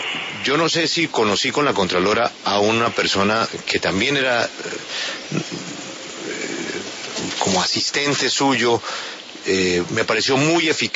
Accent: Colombia; somos todos los colombianos.

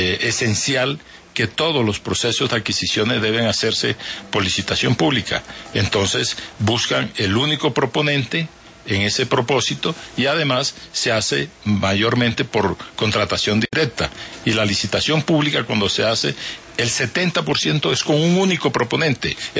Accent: Valledupar, Cesar, Colombia; en la ciudad de Valledupar, donde yo soy nativo

